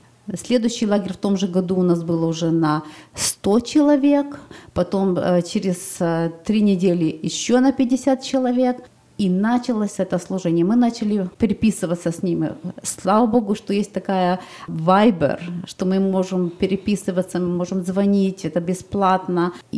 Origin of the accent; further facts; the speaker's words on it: Donetsk, Donetsk Oblast, Ukraine; мой сын сказал, что я поеду туда помогать, потому что мы приехали из Донецка.